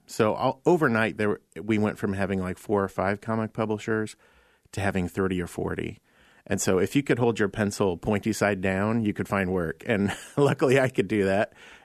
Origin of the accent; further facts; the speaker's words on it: Iowa, United States; And I was a kid and growing up in Iowa and always interested in art and stories and not that great at sports because I was a short little guy.